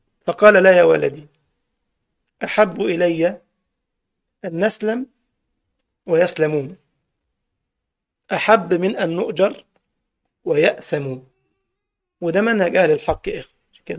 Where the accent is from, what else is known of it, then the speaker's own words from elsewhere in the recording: Egypt; زي كلمه البص عندنا في مصر يعني النظر، عند اهل تونس يعني ايش؟